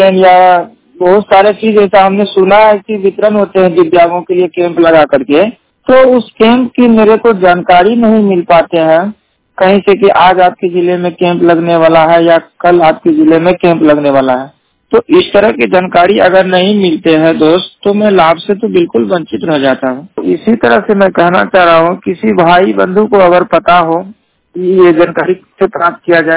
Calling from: Madhepura, Bihar, India; Blind, जिला मधेपुरा, मधेपुरा बिहार से बात कर रहे हैं।

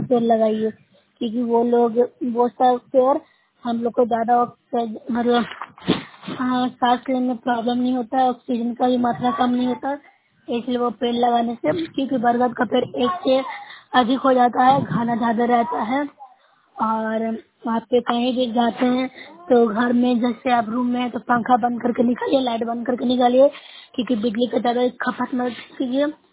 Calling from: Bihar, India; मैं नौसरा प्रखंड से हूँ, जिला नालंदा से बोल रही हूँ।

